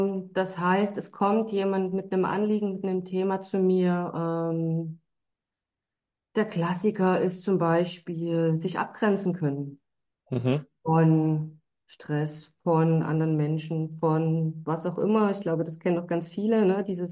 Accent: Dresden, Saxony, Germany; Ich bin gebürtig aus Dresden, lebe und werke hier auch immer noch.

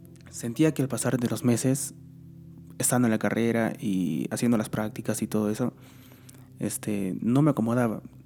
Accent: Arequipa, Peru; soy de Arequipa, Perú

